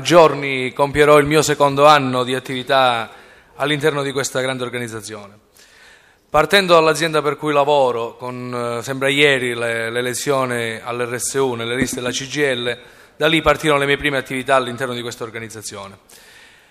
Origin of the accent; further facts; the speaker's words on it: Catanzaro, Calabria, Italy; vengo da Catanzaro che fa parte del Granducato di Tunisi e quindi sono scuro